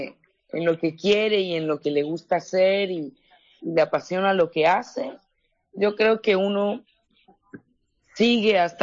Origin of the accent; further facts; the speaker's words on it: Santiago de Compostela, Galicia, Spain; Yo era una chica de Santiago de Compostela y digo, realmente en mi pueblito, digamos que Santiago no deja de ser un pueblo, ¿cierto?